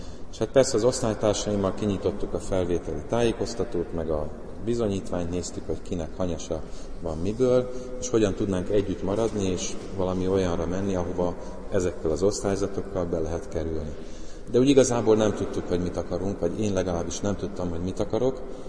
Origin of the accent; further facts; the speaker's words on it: Budapest, Hungary; born there; Itt születtem Budapesten, Óbudán, illetve Újlakon, egy teljesen átlagos családban, egy bátyám van.